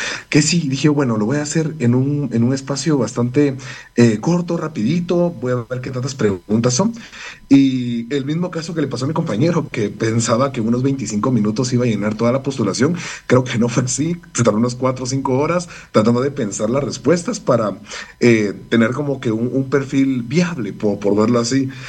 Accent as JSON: {"language": "Spanish", "country": "Guatemala", "lives_now": "Argentina", "said": "soy de Guatemala, tengo 26 años recién cumplidos, de hecho cumplí los 26, precisamente aterrizando en el aeropuerto de Ezeiza."}